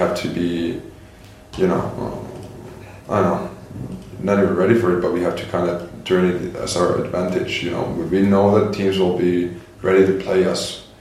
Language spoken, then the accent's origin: English; Finland; I grew up in Finland, so knowing that everybody watches it